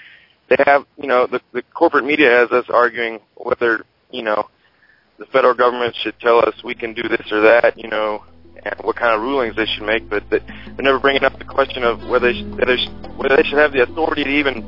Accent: Texas, United States; I'm from Texas, actually.

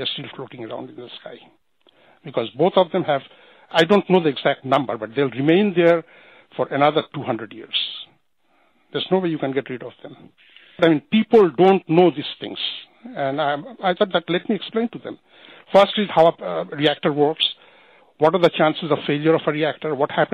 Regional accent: Bangladesh; See, I'm from Bangladesh.

